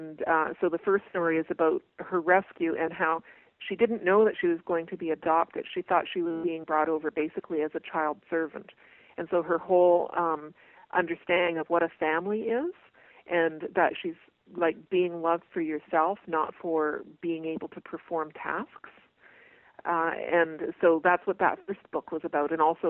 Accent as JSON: {"language": "English", "town": "Brantford", "region": "Ontario", "country": "Canada", "tie": "born or raised there", "said": "And she came to my hometown of Brantford, Ontario"}